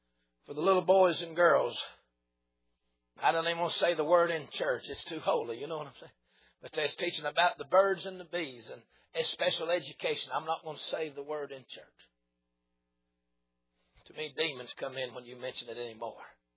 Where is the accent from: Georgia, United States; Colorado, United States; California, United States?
Georgia, United States; also born or lived in Missouri; My daddy was a pastor in the state of Missouri. We're from North Georgia, but he was in Missouri pastoring.